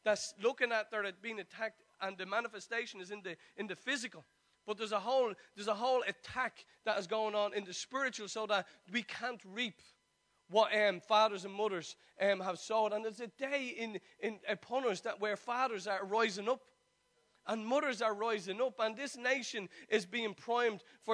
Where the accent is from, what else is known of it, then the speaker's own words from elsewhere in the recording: Ireland; as a man and as an Irish man that is finally getting up off their knees and saying, I am who I am by the grace of God. You know, it's no more of us Irish going